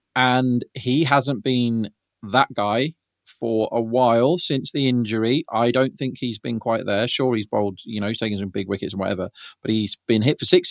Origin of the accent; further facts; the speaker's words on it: England, United Kingdom; which is why, even as an Englishman